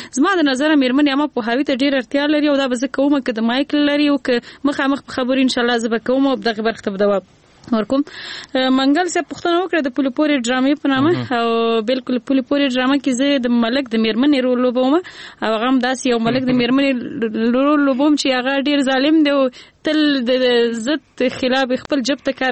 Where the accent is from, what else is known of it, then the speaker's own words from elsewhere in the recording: Nangarhar, Afghanistan; نو زه اصل نه د ننګرهار ولایت یم